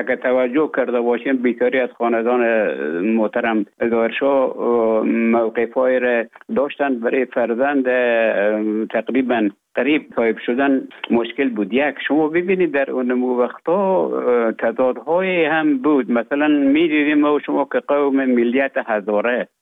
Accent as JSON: {"language": "Persian", "country": "Afghanistan", "also_born_or_lived": "Russia", "moved": "as an adult", "lives_now": "Finland", "said": "من در افغانستان بودم."}